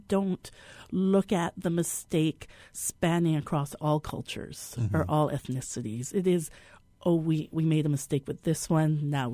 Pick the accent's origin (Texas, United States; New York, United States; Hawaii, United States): Hawaii, United States; It was very rare, not only with my gender, but also with my ethnicity as a Hawaiian.